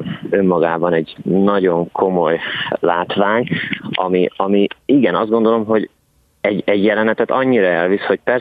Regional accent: Paks, Tolna, Hungary; alapvetően én paksi gyerek vagyok, ahol hosszú-hosszú évtizedek óta megy a blues fesztivál.

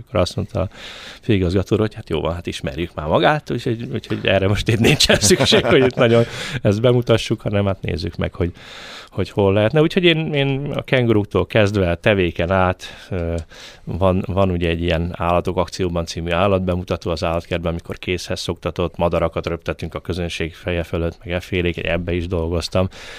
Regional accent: Budapest, Hungary; Én egyébként Budapesten nőttem föl, én egy lágymányosi gyerek vagyok

